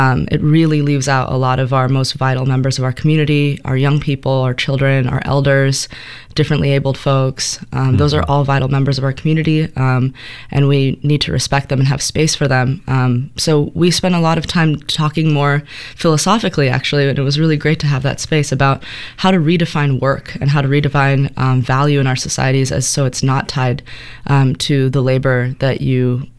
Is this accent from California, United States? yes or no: no; Oregon, United States; we found out that Rogue Climate was starting in Southern Oregon, in my home state, to fight a fracked gas export facility at Jordan Cove.